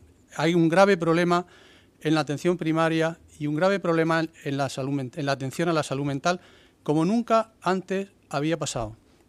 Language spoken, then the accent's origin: Spanish; Region of Murcia, Spain; como los murcianos y murcianas merecemos.